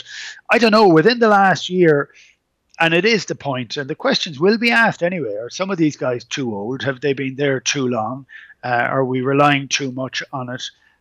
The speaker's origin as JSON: {"language": "English", "country": "Ireland", "said": "It just wasn't a joy to watch as an Irish has-been or as an Irish fan."}